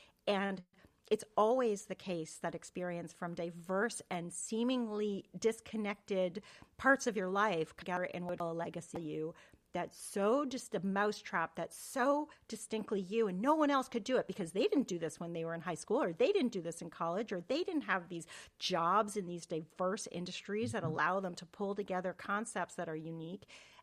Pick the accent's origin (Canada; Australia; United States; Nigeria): Canada; I'm from Canada.